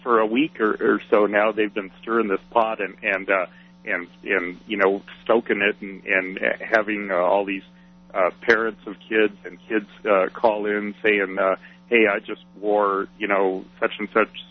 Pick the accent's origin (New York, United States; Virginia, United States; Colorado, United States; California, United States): Colorado, United States; Longmont; I grew up in Longmont, and it's really sad to see what's happening here.